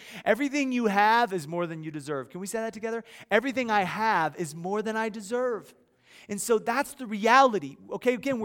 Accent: Midwest, United States; I grew up in the Midwest near Chicago, and so we would go to Lake Michigan and Lake Erie

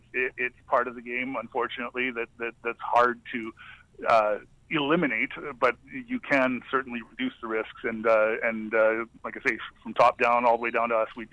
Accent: Saskatoon, Saskatchewan, Canada; I grew up in Saskatoon

